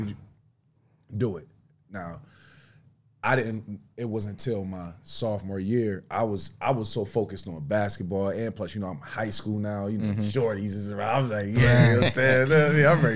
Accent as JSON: {"language": "English", "town": "Buffalo", "region": "New York", "country": "United States", "tie": "born or raised there", "said": "I'm from Buffalo, New York. I was blessed to grow up with both sides of the fence. You know what I mean? Like, I grew up in off Jefferson, Beverly Road, Butler, and then moved to Beverly."}